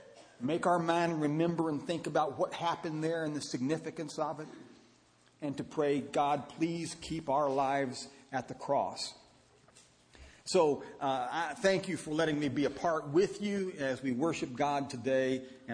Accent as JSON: {"language": "English", "town": "Louisville", "region": "Kentucky", "country": "United States", "tie": "born or raised there", "said": "I am from Kentucky. My mother is still living. She lives over in Elizabethtown. I grew up in Louisville and went to school at Moorhead and Eastern, and then preached for several years in Paris, Kentucky."}